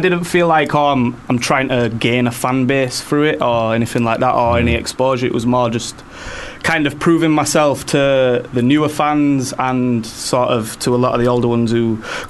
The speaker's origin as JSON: {"language": "English", "town": "Bradford", "region": "Yorkshire and the Humber", "country": "United Kingdom", "tie": "born or raised there", "said": "Yeah. Still live there. Lived there all my life, yeah."}